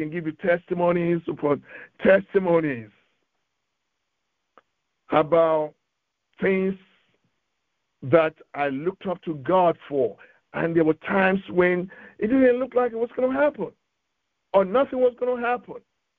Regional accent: Nigeria; I remember when I was growing up in Nigeria

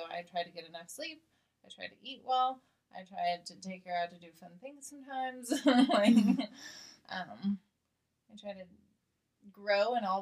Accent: Santa Cruz, California, United States; Yeah, we're from Santa Cruz.

